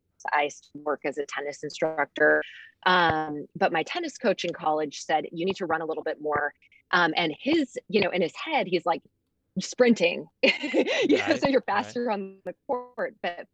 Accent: West Coast, United States; So, I went to school, I grew up on the West Coast and I went to school at Pratt in Brooklyn.

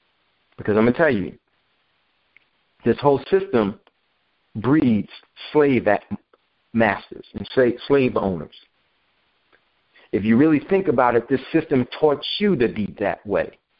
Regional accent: United States; I'm from America. The land of the free, home of the brave.

